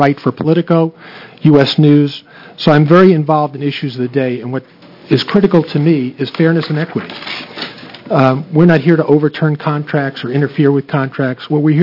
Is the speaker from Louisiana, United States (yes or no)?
no; Washington, District of Columbia, United States; I'm from Washington, D.C., and I came here today because we started a 501c4.